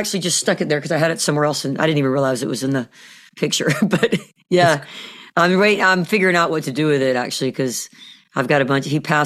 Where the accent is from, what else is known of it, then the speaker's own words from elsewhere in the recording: Atlanta, Georgia, United States; now in Dahlonega, United States; I'm from Atlanta, Georgia, born downtown at Grady Hospital. And that's where I lived until about 30 years ago. And then I moved up to Dahlonega.